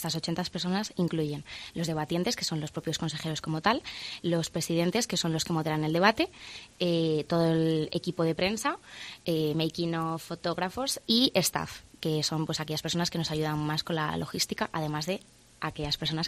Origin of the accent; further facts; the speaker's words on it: Madrid, Community of Madrid, Spain; Soy de Madrid, aunque quiero pensar que tengo un arraigo a Segovia, porque mi familia materna es de allí.